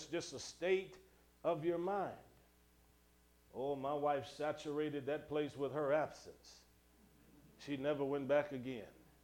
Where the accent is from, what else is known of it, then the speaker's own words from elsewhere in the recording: Cleveland, Ohio, United States; has a church in the area where I was raised in Cleveland, Ohio.